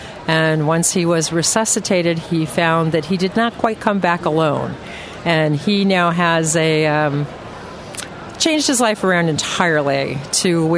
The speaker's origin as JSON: {"language": "English", "town": "Miami", "region": "Florida", "country": "United States", "tie": "born or raised there", "said": "I come from Miami, and a lot of people won't tell you that's actually the South, but it is. I having grown up there, I do remember when we weren't quite as international as we are now."}